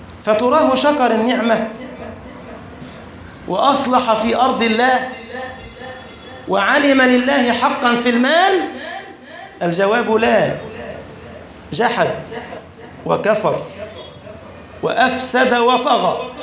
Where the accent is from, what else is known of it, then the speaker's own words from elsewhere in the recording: Egypt; وقف في بلدنا مصر وقال كما يحكي القرآن